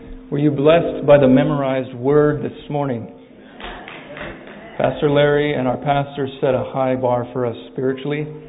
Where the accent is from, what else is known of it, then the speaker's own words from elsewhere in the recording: East Africa, Kenya; some of you know I grew up in East Africa.